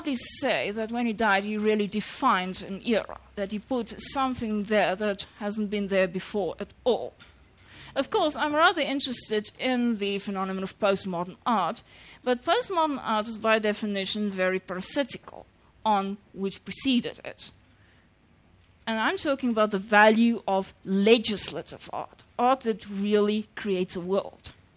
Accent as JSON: {"language": "Afrikaans", "town": "Edenvale", "region": "Gauteng", "country": "South Africa", "tie": "born or raised there", "said": "ek het op Edenville in die Oosrand groot geword en dis nou nie jy so 'n verbasend interessante plek nie."}